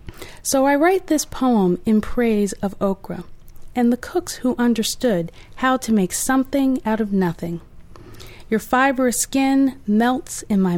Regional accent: Virginia, United States; But, you know, I'm from Virginia, so I love food and I love writing about food, and it really does remind me of home.

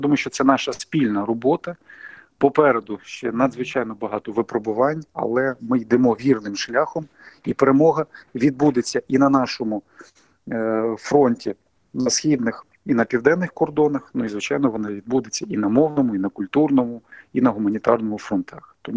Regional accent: Mykolaiv Oblast, Ukraine; Я сам уродженець Миколаївщини, і мені приємно

